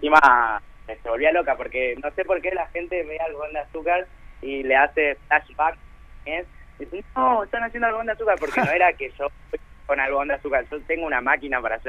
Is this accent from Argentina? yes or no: yes; Formosa, Argentina; en Formosa somos productores de algodón, nuestro escudo lleva planta de algodón de azúcar, nuestro escudo provincial